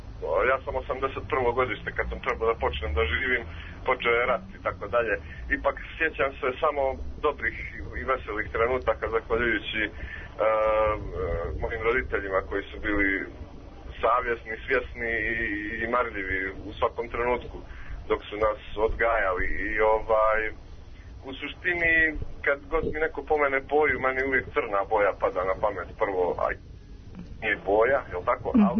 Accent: Kotor, Kotor Municipality, Montenegro; Ja sam inače iz Crne Gore, dobro, to ne bih sad ulazio

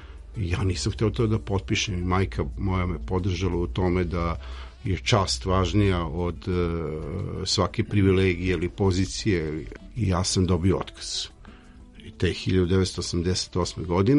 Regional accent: Zemun Polje, Belgrade, Serbia; Kao što sam i rekao, ja sam iz Zemun Polja.

